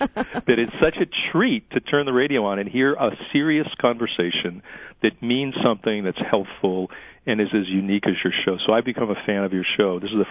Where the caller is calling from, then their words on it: Fall River, Massachusetts, United States; I'm originally from Fall River and really interested in my hometown.